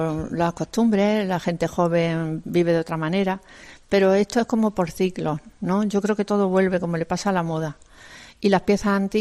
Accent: Jaén, Andalusia, Spain; como somos de allí de Jaén, pues tendré más tiempo para visitar a la familia

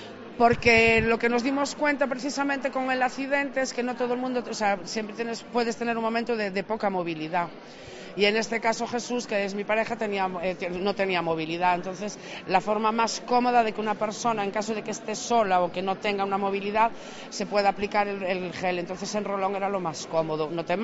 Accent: Corcubión, Galicia, Spain; nosotros somos de Corcubión, de Costa da Morte

